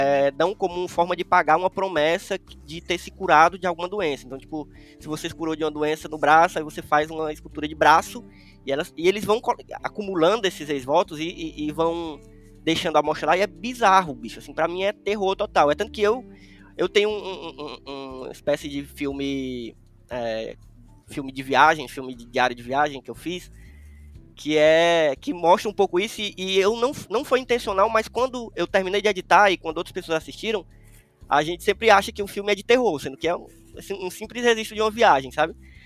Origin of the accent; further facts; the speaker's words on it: Ceará, Brazil; born there; lá no Cariri, lá onde eu nasci